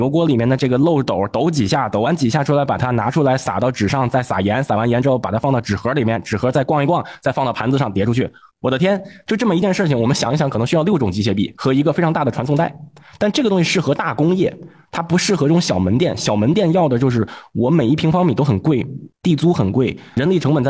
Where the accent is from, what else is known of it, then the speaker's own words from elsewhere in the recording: China; 我们中国人